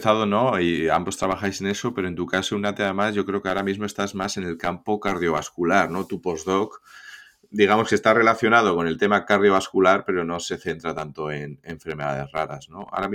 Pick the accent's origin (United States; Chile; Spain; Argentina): United States; born there; tanto tú como yo en realidad somos ciudadanos americanos por haber nacido en este país